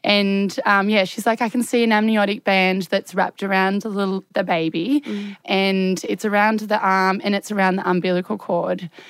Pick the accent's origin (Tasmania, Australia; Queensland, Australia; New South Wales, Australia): Tasmania, Australia; Hobart; I'm from Hobart.